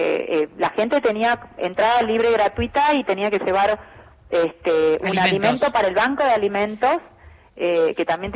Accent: Tucumán, Argentina; Sí, tucumana.

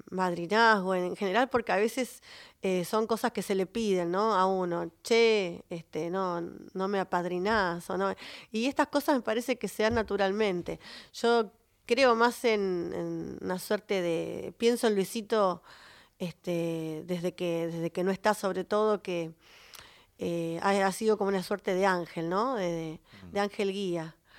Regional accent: Berazategui, Buenos Aires Province, Argentina; como yo soy, no soy porteña, soy de Berazategui

